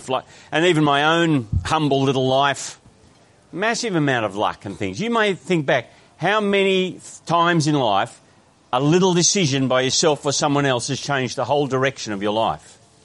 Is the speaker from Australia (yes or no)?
yes; Grafton, New South Wales, Australia; I grew up in Grafton because my dad broke his ankle.